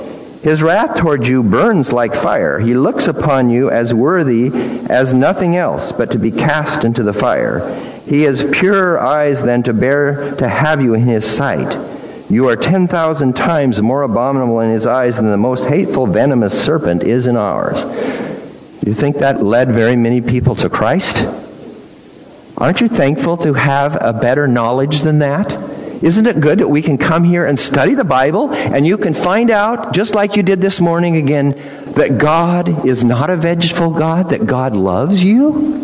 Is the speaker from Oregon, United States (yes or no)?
yes; Oregon, United States; but I am glad I'm from Oregon. Oregon is kind of like the perfect place to live, I think.